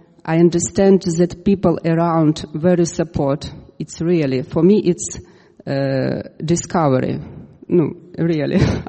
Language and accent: English; Kyiv, Ukraine; English is a second language; I am 44. I am from Kyiv, And now I present you my reality. My reality is Ukraine